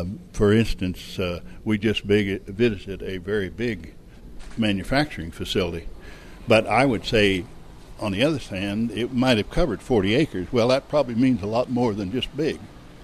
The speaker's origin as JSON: {"language": "English", "town": "Dighton", "region": "Kansas", "country": "United States", "said": "I'm from Dighton, Kansas. That's about 100 miles in from Colorado."}